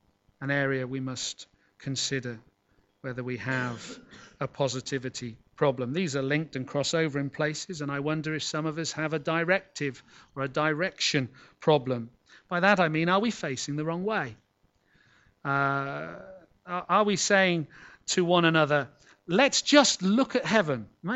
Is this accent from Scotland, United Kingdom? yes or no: yes; Scotland, United Kingdom; as a boy growing up in Scotland those years ago.